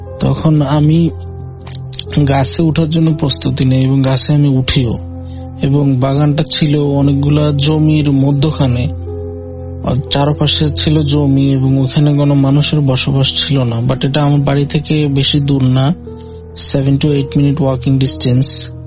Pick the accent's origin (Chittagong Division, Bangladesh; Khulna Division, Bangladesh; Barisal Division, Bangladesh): Chittagong Division, Bangladesh; Noakhali; now in New York, United States; আমি নিউ ইয়র্কের ব্রুকলিন থেকে বলতেছি। … আমার গ্রামের বাড়ি নোয়াখালী। তো আমি নোয়াখালীতে আমার জন্ম হয়েছে, বাট আমি নিউ ইয়র্কে আজকে দীর্ঘ বছর আমার পরিবারের সাথে।